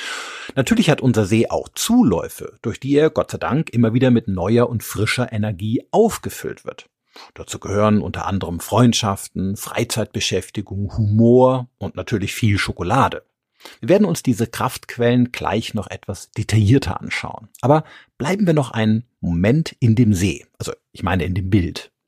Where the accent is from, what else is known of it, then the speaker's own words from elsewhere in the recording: Rhineland-Palatinate, Germany; Der schöne Wiesensee beispielsweise in meiner Heimat im Westerwald wäre ein sehr, sehr gutes Beispiel hierfür.